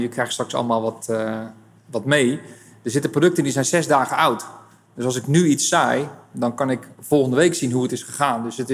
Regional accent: Enkhuizen, North Holland, Netherlands; Ik kom zelf uit Enkhuizen, dus Noord-Holland.

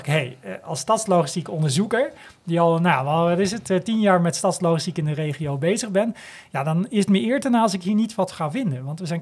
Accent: Amsterdam, North Holland, Netherlands; dat wij als Amsterdammers en daarbij de gemeente en het bedrijfsleven met elkaar besluiten

